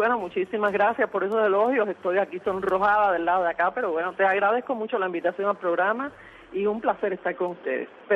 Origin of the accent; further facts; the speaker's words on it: Havana, Cuba; born there; soy habanera de cuna, y por supuesto tengo un amor muy profundo por mi ciudad